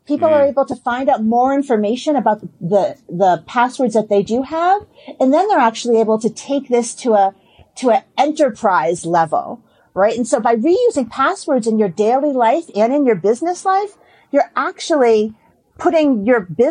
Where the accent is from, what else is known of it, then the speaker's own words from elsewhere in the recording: Boston, Massachusetts, United States; And I am from Boston, so it is about the Red Sox.